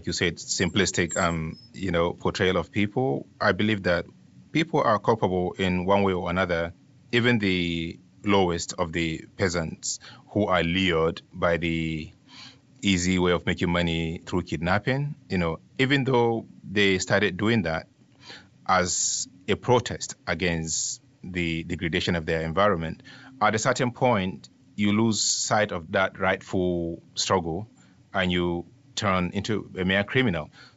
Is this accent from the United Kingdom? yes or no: no; Nigeria; You know, as a Nigerian, you can't escape it.